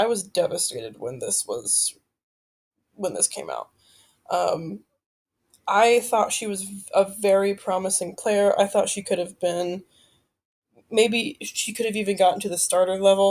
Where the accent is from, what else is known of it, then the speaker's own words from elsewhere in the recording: United States; which to me, as an American, that's crazy.